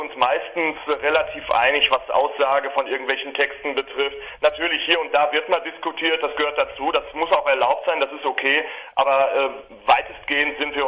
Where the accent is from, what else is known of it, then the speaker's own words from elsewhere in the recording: Schwerte, North Rhine-Westphalia, Germany; Ja, also wir kommen alle aus Schwerte